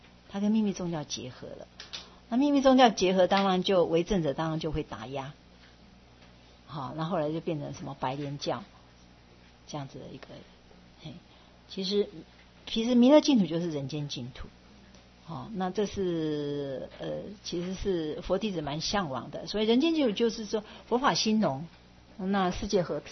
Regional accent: China; 我们中国人是这样，现在学会就赶快，我死的时候要死得好啊

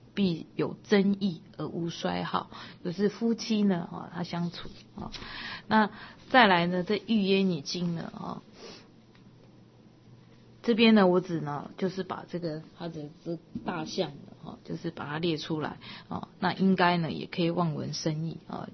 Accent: China; 所以我们说，我们中国人讲说，过年要迎什么喜神呐

